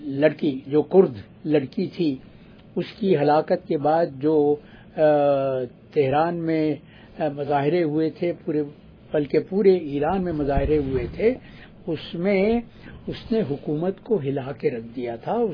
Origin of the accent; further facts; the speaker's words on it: Delhi, India; born there; میں جس شہر میں پیدا ہوا تھا دلی میں